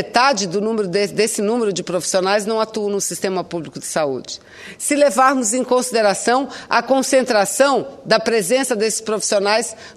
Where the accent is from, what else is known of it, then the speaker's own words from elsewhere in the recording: Amazonas, Brazil; Eu sou do estado do Amazonas, senhor presidente